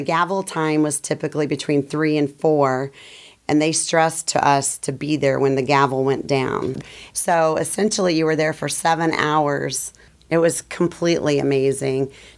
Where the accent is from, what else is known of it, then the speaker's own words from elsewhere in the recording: Indiana, United States; When I met anyone, I said I was from Indiana, I always said, I'm sorry about Mike Pence.